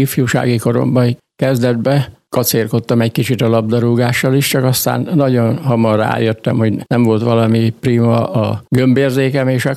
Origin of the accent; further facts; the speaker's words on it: Szabadszállás, Bács-Kiskun, Hungary; born there; now in Kiskunhalas, Hungary; mi 68 óta vagyunk, csak halasi lakosok, szabadszálláson születtem én is, meg a nejem is.